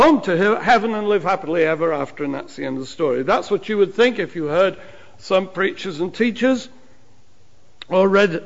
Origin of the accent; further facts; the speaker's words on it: England, United Kingdom; When I was a boy growing up in England, we used to sing songs